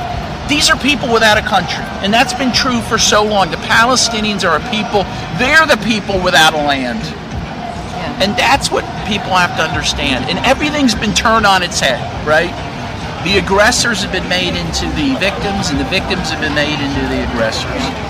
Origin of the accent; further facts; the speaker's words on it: United States; And again, even me as an American, I would need special permission to visit there.